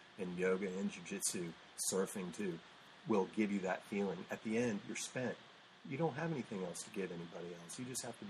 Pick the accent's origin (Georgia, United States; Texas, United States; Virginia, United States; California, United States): Virginia, United States; Virginia Beach; I grew up in Virginia Beach, and I started surfing really young, but then my parents moved us probably about 5 miles from the beach